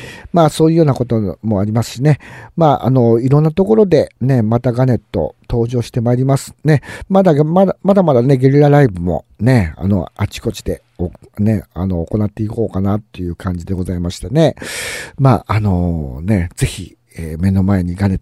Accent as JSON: {"language": "Japanese", "region": "Aichi", "country": "Japan", "tie": "born or raised there", "said": "この私のね、地元愛知県ね、こちらの方でもですね"}